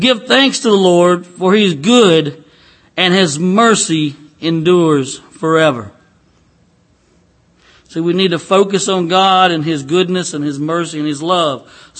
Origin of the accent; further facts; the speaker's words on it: United States; I grew up in Cook County and on a farm. We cropped tobacco and, believe it or not, there's some pulpwood.